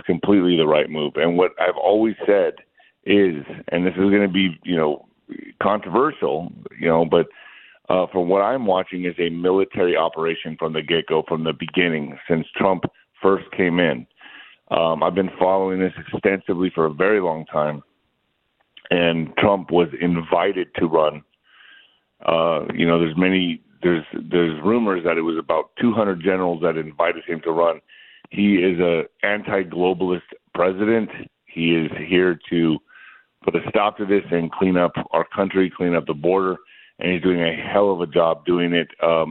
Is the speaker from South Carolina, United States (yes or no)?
no; El Paso, Texas, United States; So I was raised in El Paso, Texas. I still live here, so I've been both sides of the border